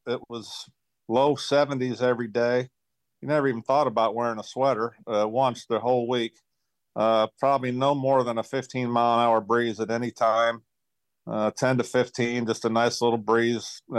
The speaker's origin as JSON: {"language": "English", "town": "Laurel", "region": "Nebraska", "country": "United States", "tie": "born or raised there", "moved": "yes", "said": "I grew up in Laurel, Nebraska, in the northeast corner of the state."}